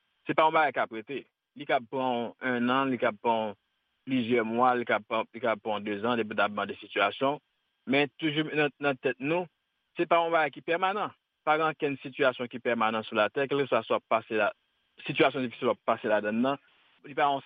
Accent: Washington, District of Columbia, United States; je viens de Washington, DC.

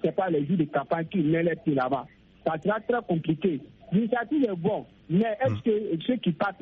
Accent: Burkina Faso; par exemple chez moi au Burkina Faso

